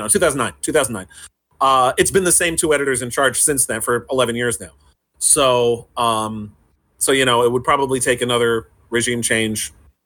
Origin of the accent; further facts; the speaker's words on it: New York City, New York, United States; I grew up in New York City in the 1970s, watching Star Trek reruns on a local independent station, which aired it every weeknight at 6 p.m.